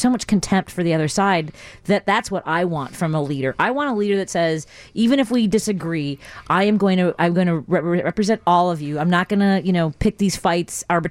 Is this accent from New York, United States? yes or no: no; Chicago, Illinois, United States; I grew up in a neighborhood. I grew up in Norwood Park that has, you know, it's not the most racially diverse area.